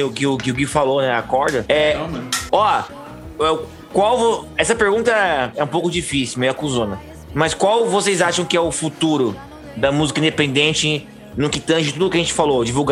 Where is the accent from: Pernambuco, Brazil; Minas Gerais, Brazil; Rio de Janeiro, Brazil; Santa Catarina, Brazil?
Minas Gerais, Brazil; now in Tocantins, Brazil; Eu sou de Minas Gerais. Tô em Tocantins.